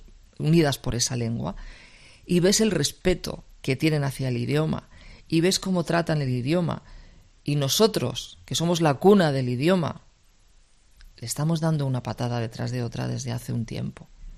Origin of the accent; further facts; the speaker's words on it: Catalonia, Spain; born there; yo leo y escribo también en catalán, porque es mi formación y es otra lengua, que bueno, pues yo nací en Cataluña